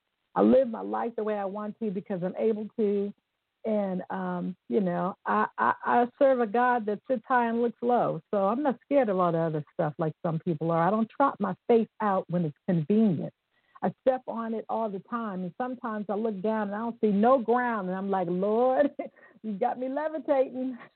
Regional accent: Midwest, United States; I'm from the Midwest. I ain't no salad chick.

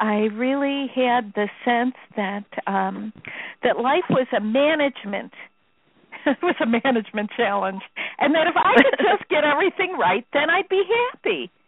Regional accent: Chicago, Illinois, United States; Listen, I'm from Chicago. We don't use words like that.

